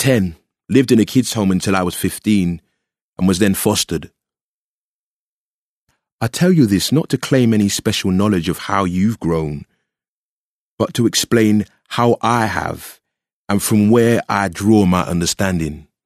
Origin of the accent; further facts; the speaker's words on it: London, United Kingdom; I'm a 42-year-old father of three. I grew up in Southwest London. I was brought up by a single mother.